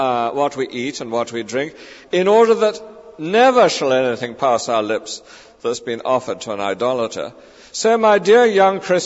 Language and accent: English; United Kingdom; I know as British people we don't like controversy.